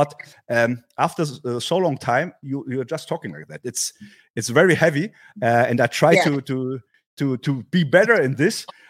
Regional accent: Berlin, Germany; English is a second language; I mean, often I say, listen, I'm from the West side and my downtown, I say now, that's why I tell you this. My downtown is here in the West City.

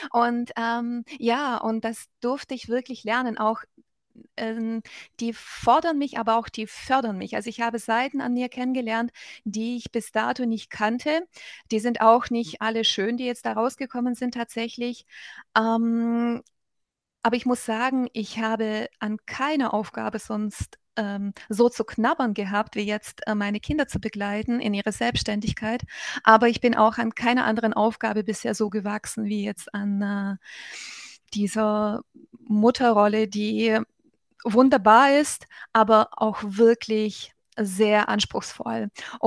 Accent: Southern Germany, Germany; ich komme, wie gesagt, aus Süddeutschland.

